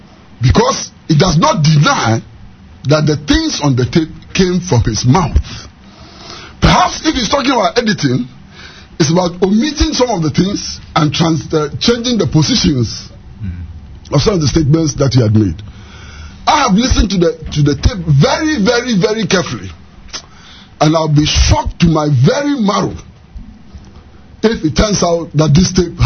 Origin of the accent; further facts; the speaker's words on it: Ghana; Indeed, I'm ashamed as a Ghanaian. Because these are the things that can destroy our country.